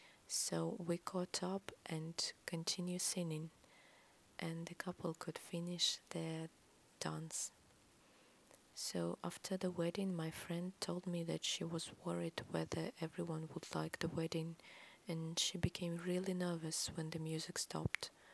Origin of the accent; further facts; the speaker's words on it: Svetlogorsk, Gomel Region, Belarus; English is a second language; I'm from Belarus, Svetlogorsk, Gomel region to be specific.